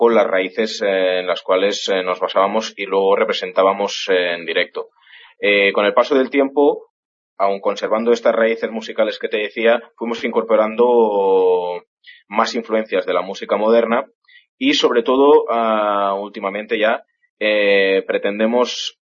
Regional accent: Barcelona, Catalonia, Spain; todos los miembros somos aquí de Barcelona. Y la respuesta es fácil, la mitad del grupo son hijos de inmigrantes gallegos llegados aquí a Cataluña, pues hará unos 30, 40 años.

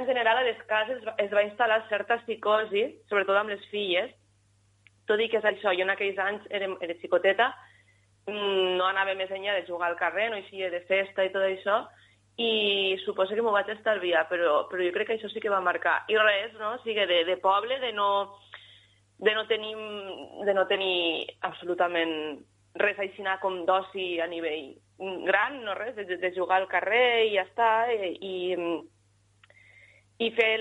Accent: Llucena, Valencian Community, Spain; moved away as an adult; quan vaig marxar als 18 anys, cada vegada, és tema de mandra meua, cada vegada que algú em pregunta d'on eres, no, soc d'un poble molt xicotet de Castelló, de quin? De Llucena

